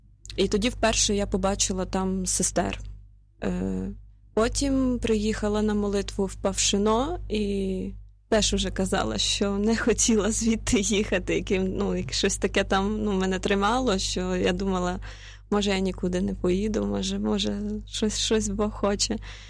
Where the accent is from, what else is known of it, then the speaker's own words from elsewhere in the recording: Zakarpattia Oblast, Ukraine; Ну, та я з Закарпаття, але я ніколи не знала, що за 60 кілометрів від мене є монастир.